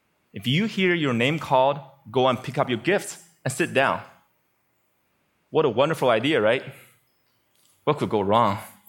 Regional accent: Beijing, China; born or raised there

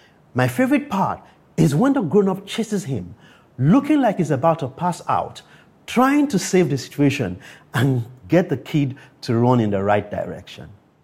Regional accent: Akure, Ondo, Nigeria; growing up in Akure, a town 350 kilometers from Lagos, it felt like a place that was disconnected from the rest of the world, and one where hope and dreams were limited.

